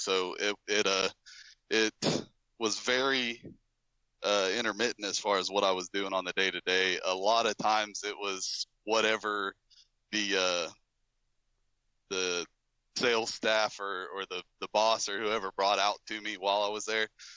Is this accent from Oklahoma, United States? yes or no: yes; Oklahoma, United States; I grew up in a small town in Oklahoma, not quite as small as this, I guess. It was it's a college town, so depending on whether college was in session or not, between 7,000 and 10,000 people.